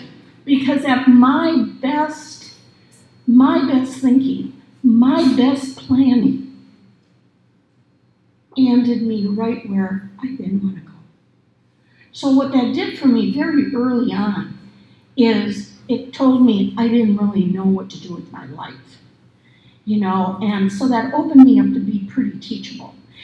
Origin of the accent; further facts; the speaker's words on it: Ireland; I'm Irish. This is dangerous.